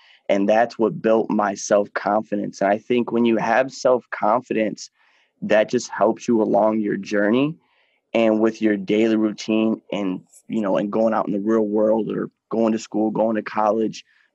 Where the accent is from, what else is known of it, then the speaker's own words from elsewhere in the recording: Waterford, Michigan, United States; I'm 24. I'm from Waterford, Michigan